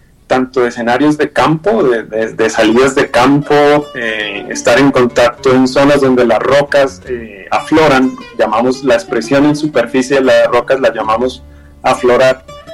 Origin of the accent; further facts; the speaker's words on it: Zapatoca, Santander, Colombia; yo crecí en Zapatoca, Santander, y desde niño, de hecho estudié en una escuela del campo, en una escuela rural de Zapatoca